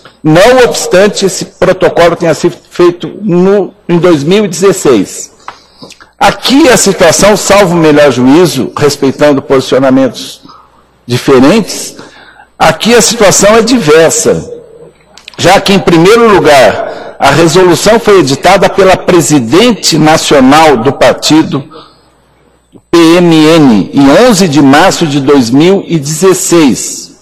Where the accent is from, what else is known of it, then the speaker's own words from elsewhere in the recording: Rio Grande do Sul, Brazil; saúdo em especial os do Rio Grande do Sul, da minha terra, ou da nossa terra, né?